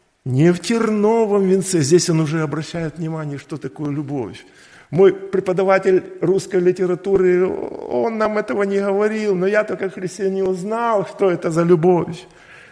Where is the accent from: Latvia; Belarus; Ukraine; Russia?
Ukraine; я украинец, русскоговорящий.